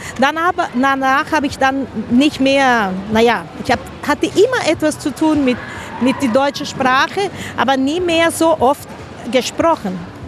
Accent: Brazil; also born or lived in Honduras; ich komme aus Brasilien.

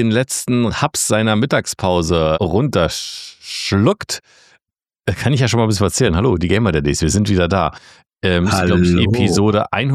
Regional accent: East Germany, Germany; Das gab es bei uns im Osten nicht.

